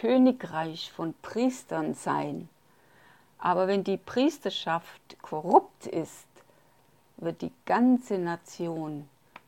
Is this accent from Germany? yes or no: no; Manila, Metro Manila, Philippines; Ich bin mein ganzes Leben schon in den Gemeinden gewesen. Ich bin in der Gemeinde in Manila aufgewachsen.